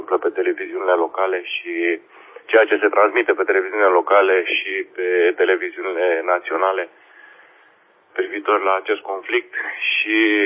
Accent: Romania; colegii mă întreabă foarte multe lucruri despre România și asta mă face să fiu mândru că sunt român

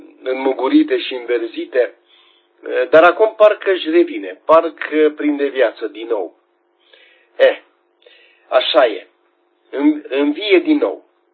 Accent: Transylvania, Romania; Un oraș superb, un oraș transilvan care ne face mândri că suntem ardeleni.

